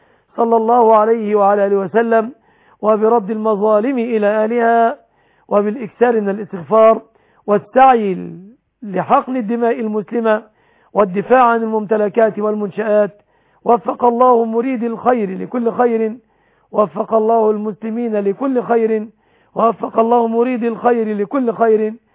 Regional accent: Egypt

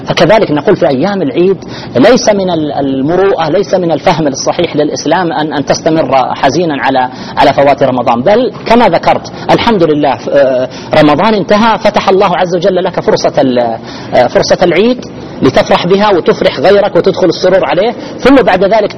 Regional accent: Ar Rass, Al-Qassim, Saudi Arabia; لكن القصيم أنا أذكر قبل تقريبا 35 سنة لما بدأت بالوعي، يعني القصيم كانت قريتنا الرس كما كان الناس قبل 100 سنة و200 سنة.

